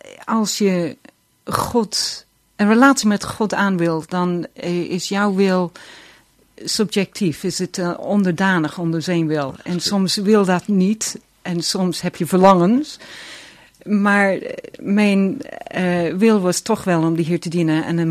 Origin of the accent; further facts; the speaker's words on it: Ireland; accent: English; Dutch is a second language; moved away as an adult; also born or lived in England; now in Netherlands; Ja, ik heb een Engelse tongval. Ik kom oorspronkelijk uit Ierland. En heb mijn land verlaten om een studie in Engeland te gaan doen.